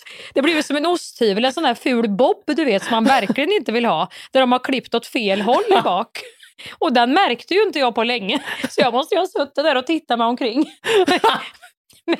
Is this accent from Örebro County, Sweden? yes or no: yes; Örebro, Örebro County, Sweden; Jag är från Örebro.